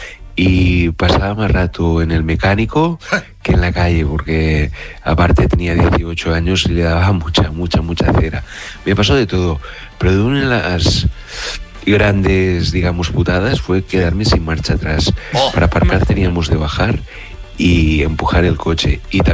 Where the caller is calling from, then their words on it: Barcelona, Catalonia, Spain; de Barcelona.